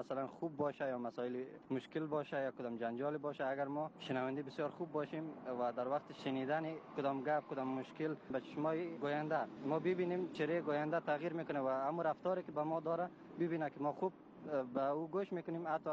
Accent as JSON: {"language": "Persian", "region": "Daykundi", "country": "Afghanistan", "also_born_or_lived": "Ghazni", "lives_now": "Kabul, Afghanistan", "said": "اصل ولایت ما از ولایت دایکندی است. ولایت فعلی که میشنیم غزنی و فعلا در کابل هستم."}